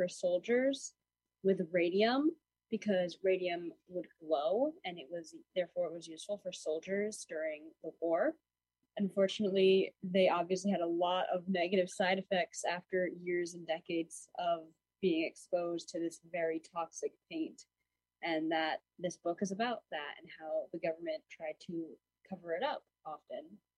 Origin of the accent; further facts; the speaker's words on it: Hudson, New York, United States; I am also from Hudson.